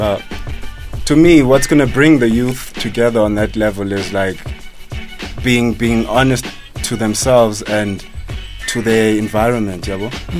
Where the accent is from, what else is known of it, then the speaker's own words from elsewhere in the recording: Eastern Cape, South Africa; We're saying that earlier on, but coincidentally, we're all from the Eastern Cape.